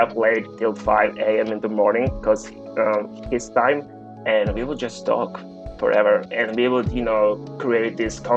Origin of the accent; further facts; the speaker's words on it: Croatia; which makes sense, you know, but like I'm from Croatia.